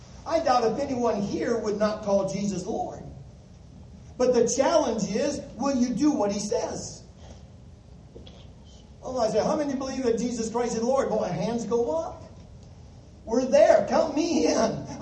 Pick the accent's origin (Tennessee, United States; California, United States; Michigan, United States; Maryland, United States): Michigan, United States; Muskegon; Growing up in Muskegon, Michigan, our kitchen table had a window like